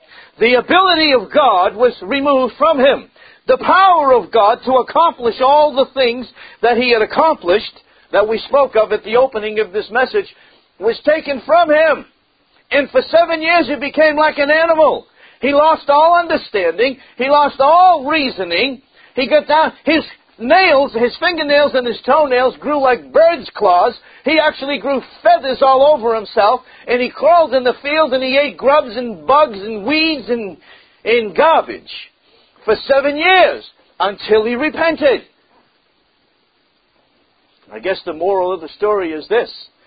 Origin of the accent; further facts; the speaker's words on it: United States; accent: Oklahoma; I get two accents, man. Amen. I got Oklahoma and Massachusetts.